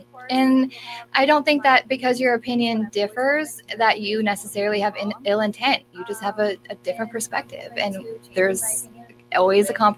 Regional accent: Michigan, United States; I grew up in Newaygo County, and when I first moved home, I was trying to purchase my great grandmother's home.

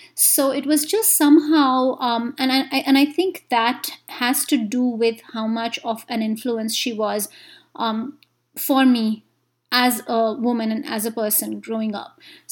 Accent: India; I grew up in India

